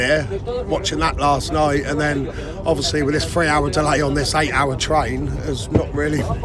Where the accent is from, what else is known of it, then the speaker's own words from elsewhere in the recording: Portsmouth, South East England, United Kingdom; from Portsmouth.